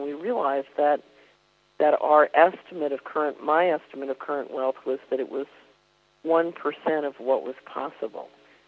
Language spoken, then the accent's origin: English; Philadelphia, Pennsylvania, United States; when I was a little girl growing up in Philadelphia in the USA